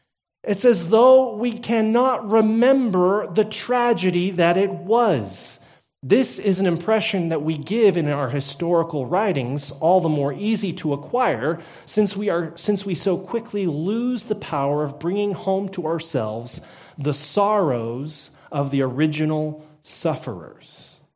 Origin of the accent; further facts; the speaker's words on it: Texas, United States; I am a Texan, and I sat down not too long ago to dinner with a Dutchman and an Italian.